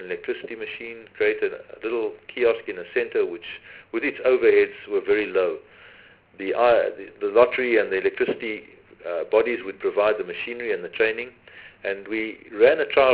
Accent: Western Cape, South Africa; and I come from the Western Cape

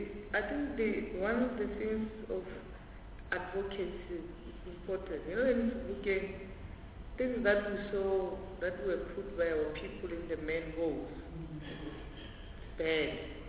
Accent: Limpopo, South Africa; because I'm coming from Limpopo

